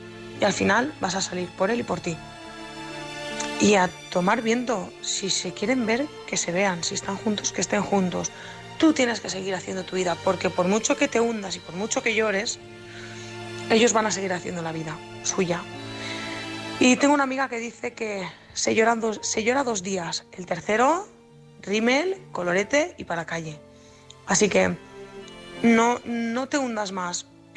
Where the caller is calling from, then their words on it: Valencia, Valencian Community, Spain; corresponsal de Valencia.